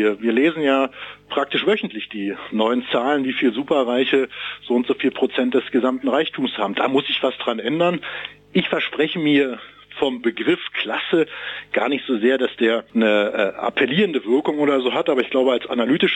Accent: Berlin, Germany; Ich meine, hier als Berliner muss man sagen, Karneval ist nicht so richtig unser Thema.

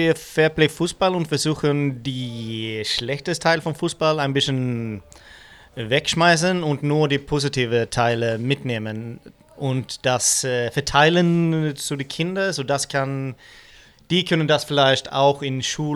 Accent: Sweden; German is a second language; Ich komme aus Schweden.

